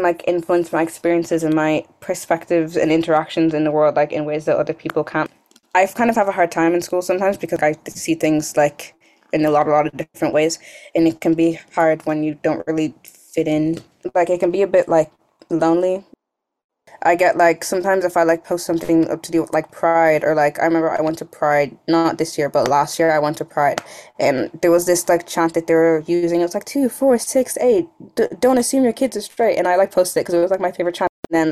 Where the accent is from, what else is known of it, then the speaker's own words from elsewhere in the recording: Ireland; now in Dublin, Ireland; I live in Dublin. I'm Black Irish and also LGBT